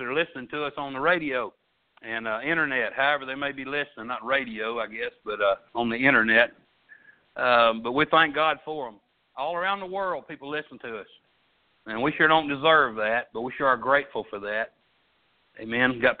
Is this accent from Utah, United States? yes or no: no; Arkansas, United States; accent: Arkansas; I can't imagine somebody in the Philippines trying to listen to me and get through this thick Arkansas accent.